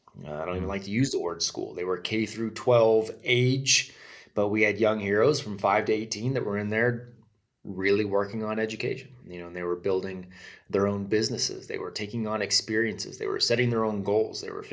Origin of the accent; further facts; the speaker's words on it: California, United States; we grew up in California, so we say it all weird.